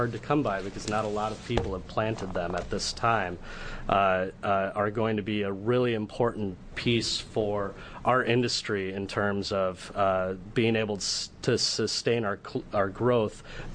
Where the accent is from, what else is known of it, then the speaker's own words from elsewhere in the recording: Iowa, United States; I'm from Iowa originally. I think that this is really important for encouraging small farms.